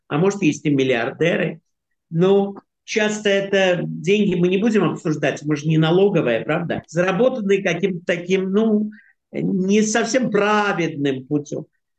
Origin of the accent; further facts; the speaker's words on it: Moscow, Russia; moved away as an adult; now in France; Во-первых, я родился в Москве и жил там до 23 лет. Потом эмигрировал во Францию. Потом приезжал урывками, когда разрешали, в 90-е годы.